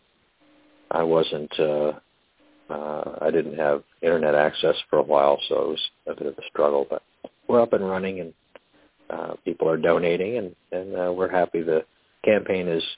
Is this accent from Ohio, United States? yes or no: no; Shelburne Falls, Massachusetts, United States; when I was a child growing up in Shelburne Falls.